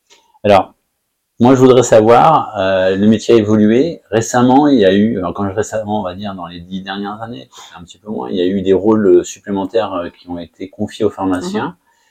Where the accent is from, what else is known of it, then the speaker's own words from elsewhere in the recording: Paris, Île-de-France, France; en tant que bon parisien